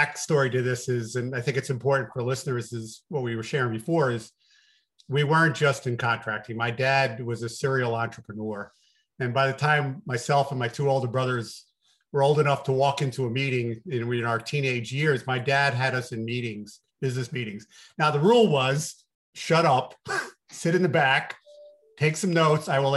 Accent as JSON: {"language": "English", "region": "New York", "country": "United States", "accent": "New York", "lives_now": "Arizona, United States", "said": "I have been told I have still a little piece of my New York accent. So if I give away where I am, I live in Arizona and lived here for the last 20 years"}